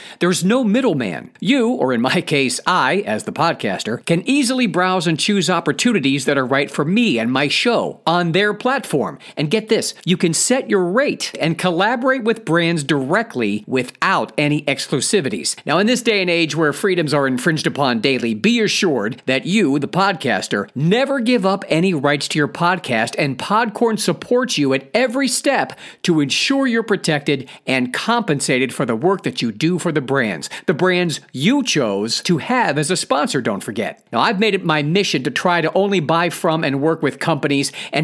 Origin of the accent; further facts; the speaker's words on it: Cuyahoga Falls, Ohio, United States; I've performed at the Funny Stop, my hometown comedy club here in Cuyahoga Falls, Ohio.